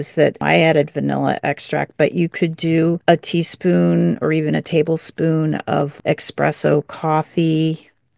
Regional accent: Chestnut Hill, Pennsylvania, United States; which is the town over from Chestnut Hill, Pennsylvania, where Bootie and I grew up.

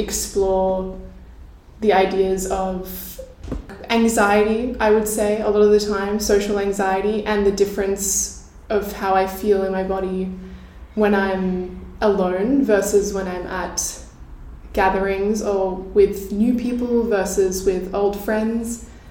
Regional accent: Australia; now in Berlin, Germany; I grew up in Australia, but I've been in Berlin for the past 2 years now.

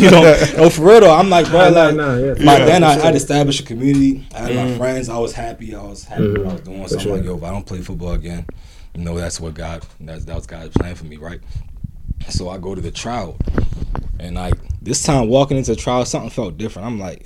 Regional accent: Baltimore, Maryland, United States; also born or lived in Atlanta, United States / Cameroon; So I was born in Atlanta, came to Maryland for a little bit, went back, went to Cameroon for a couple years. I came back, moved to Baltimore when I was like 5 years old.

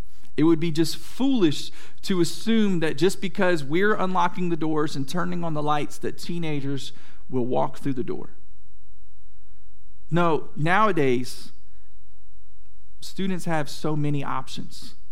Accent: Jacksonville, United States; now in Mount Olive, United States; I grew up in Jacksonville, and if you weren't at the movie theater on the weekend, you were probably hanging out the mall or something like that. Well, there's not a whole lot of that here in Mount Olive

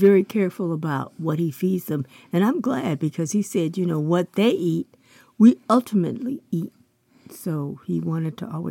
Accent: California, United States; also born or lived in Chicago; Well, I'm a city girl. I was born in Chicago and raised in California.

